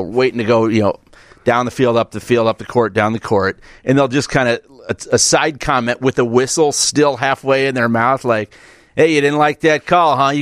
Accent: Homewood, United States; I was watching a game, eighth graders from down where I grew up in Homewood.

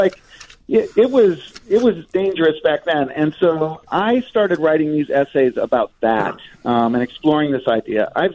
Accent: Ohio, United States; now in Chicago, United States; I did. I grew up in Ohio. I was the son of two writers. And I kind of realized when I graduated from Kent State University that I had to get to a bigger place than Cleveland or than Ohio to sort of make a writing career.

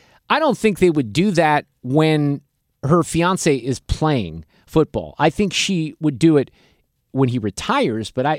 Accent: United States; I'm an American. Now, I'm a white dude, so I guess I'm, you know, on the fringes now.

